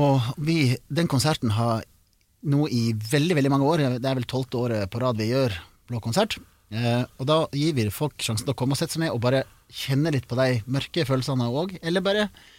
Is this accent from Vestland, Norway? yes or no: yes; Årdal, Vestland, Norway; I Kulturhuset hjemme I Årdal